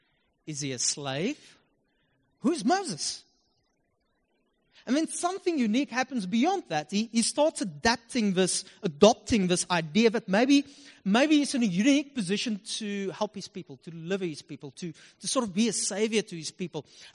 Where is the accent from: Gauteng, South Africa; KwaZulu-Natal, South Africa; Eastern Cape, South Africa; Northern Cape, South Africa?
Northern Cape, South Africa; Upington; Trust me, I'm from Upington.